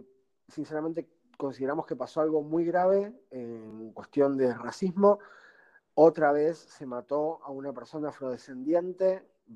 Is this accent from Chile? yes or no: no; Argentina; Es como en Argentina nosotros usamos la palabra villero